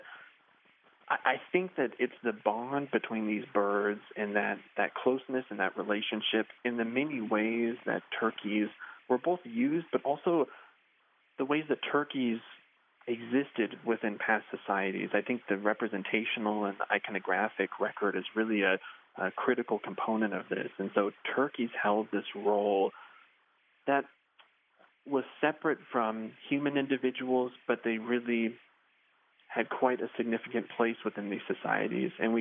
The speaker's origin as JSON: {"language": "English", "town": "Spokane", "region": "Washington", "country": "United States", "tie": "born or raised there", "said": "where I grew up in Spokane, Washington."}